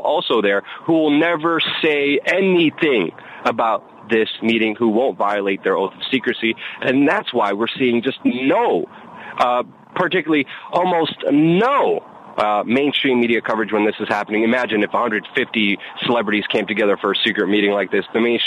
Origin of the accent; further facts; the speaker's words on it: New York, United States; And I'm from New York, and I even have to scale back.